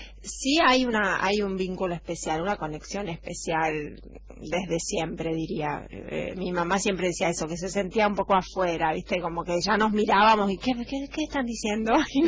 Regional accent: Rosario, Santa Fe, Argentina; nosotras somos rosarinas, nacimos en Rosario, vivimos con nuestra madre en Rosario, pero íbamos todos los veranos a Esquina

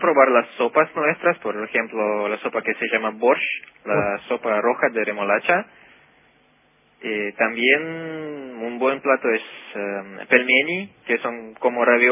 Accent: Russia; Spanish is a second language; ¿Allá en Rusia?

